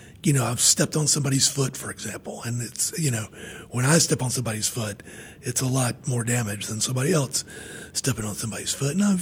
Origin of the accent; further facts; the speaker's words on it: Charlotte, North Carolina, United States; Because I'm from Charlotte. I haven't been to New York that much.